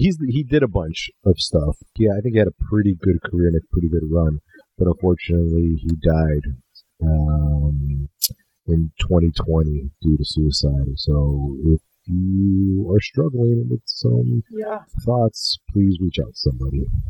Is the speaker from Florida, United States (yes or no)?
yes; Miami, Florida, United States; Because he is from my hometown, Miami, Florida, and I had no idea that I'm like, oh, respect. Some hometown love.